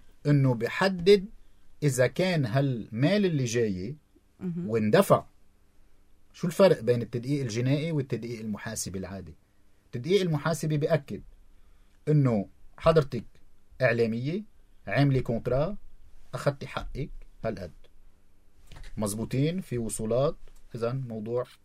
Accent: Lebanon; أنا مواطن لبناني ورب عيلي

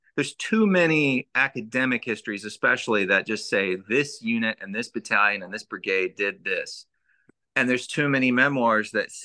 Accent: Missouri, United States; Being someone from the Midwest, I grew up in Missouri and went through three pretty bad tornadoes growing up.

